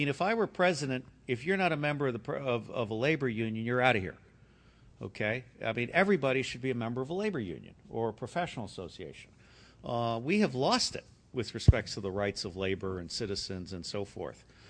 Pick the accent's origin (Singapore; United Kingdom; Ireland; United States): Singapore; When I was growing up in Singapore